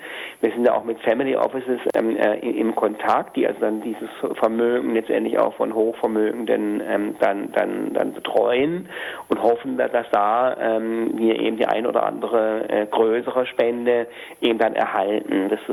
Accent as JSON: {"language": "German", "region": "Hamburg", "country": "Germany", "said": "Aber natürlich würde ich jetzt also als Hamburger an den Oberbürgermeister schreiben."}